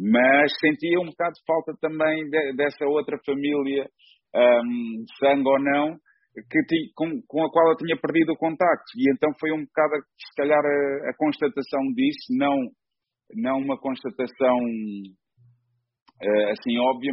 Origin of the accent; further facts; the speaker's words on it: Almada, Setúbal, Portugal; moved away as an adult; now in Lisbon, Portugal; eu sou de Almada, não é? Cresci em Almada e fiz-me homem em Almada, mas pai, há cerca de... 12 anos, mudei-me para Lisboa e comecei a fazer a minha vida em Lisboa